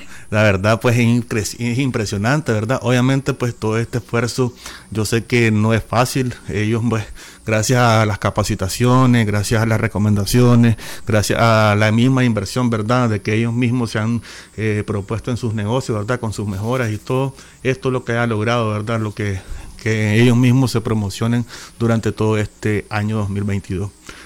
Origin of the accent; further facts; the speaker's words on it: Nicaragua; eso es lo que nos caracteriza como nicaragüenses